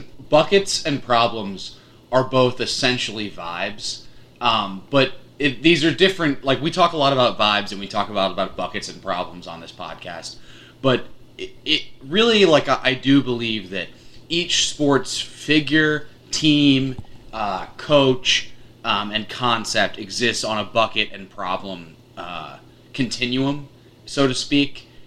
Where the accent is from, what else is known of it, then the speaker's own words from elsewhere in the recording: East Coast, United States; I'm from the East Coast, so I took the SAT.